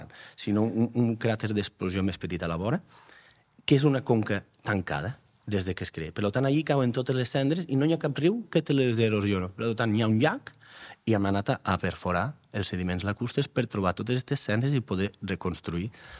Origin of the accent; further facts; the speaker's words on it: Batea, Catalonia, Spain; Jo de Batea, que som de secà, que no hi ha volcans